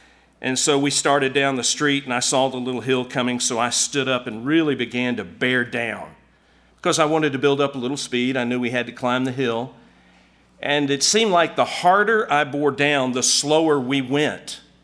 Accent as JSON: {"language": "English", "town": "Decatur", "region": "Georgia", "country": "United States", "tie": "born or raised there", "said": "I grew up in Georgia, in Decatur, Georgia. It's a suburb of Atlanta."}